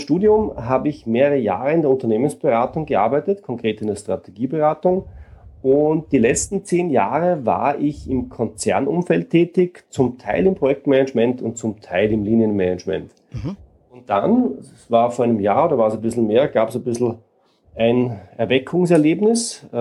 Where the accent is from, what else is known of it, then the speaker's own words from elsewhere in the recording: Austria; Ich komme aus Österreich und lebe in Wien.